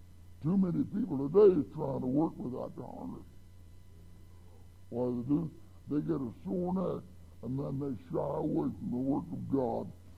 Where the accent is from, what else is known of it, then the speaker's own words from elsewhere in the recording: Wyoming, United States; born there; I was born out there in Wyoming.